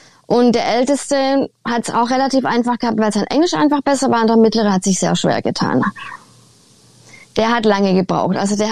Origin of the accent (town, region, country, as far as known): Germany; now in Saskatchewan, Canada